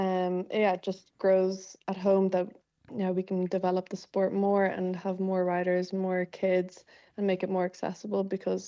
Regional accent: Ireland; And even when we're from Ireland

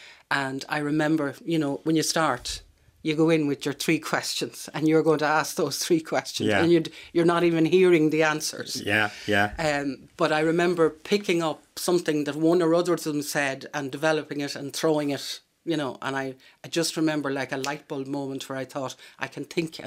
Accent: Dublin, Leinster, Ireland; born there; I was born in Clontarf. My parents are from Laois and Westmeath, respectively. … RTÉ's first GA correspondent, having come from the Irish Press.

